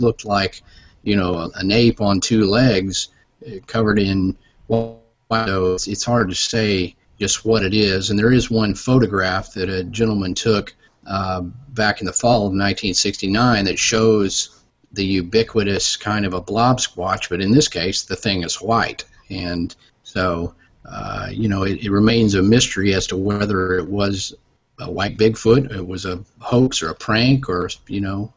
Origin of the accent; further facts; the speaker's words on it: Fort Worth, Texas, United States; it's something that's actually kind of a hometown monster for me because I was born in Fort Worth, and so Lake Worth is not very far from the Fort Worth city limits.